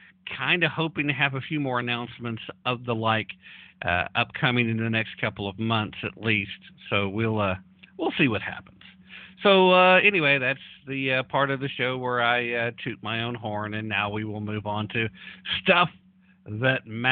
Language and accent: English; Tennessee, United States; There are times when my home state of Tennessee will drop out of the top five.